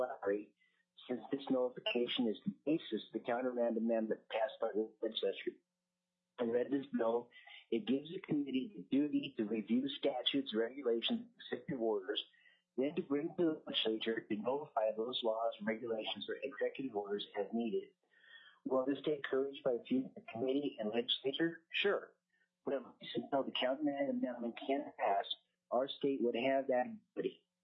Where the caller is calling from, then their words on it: Power, United States; I'm speaking from myself, and I'm calling from Power.